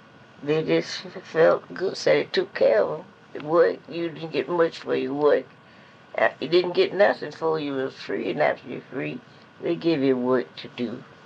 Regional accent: Live Oak, Florida, United States; I was raised in Live Oak, Florida, Suwanee County.

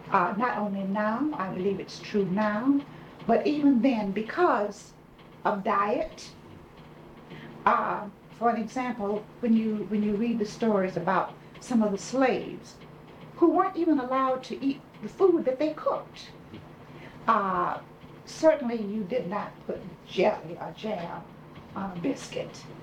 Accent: Pendleton, United States; But I don't ever recall that growing up in Pendleton, ever recall hearing of anyone going to the hospital.

